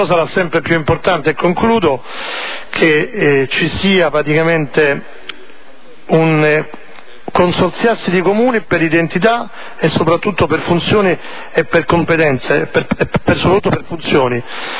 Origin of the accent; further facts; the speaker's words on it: Ostia, Lazio, Italy; io poi vengo da Ostia, quindi sono eletto nel collegio di Ostia